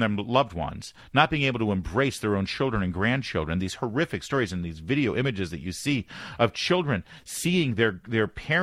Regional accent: Newport Beach, California, United States; because I grew up in Newport. That's where I went to high school at Corona Del Mar.

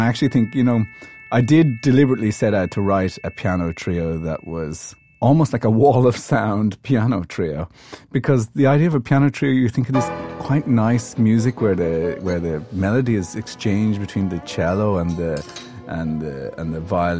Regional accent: Ireland; I'm Irish, not English

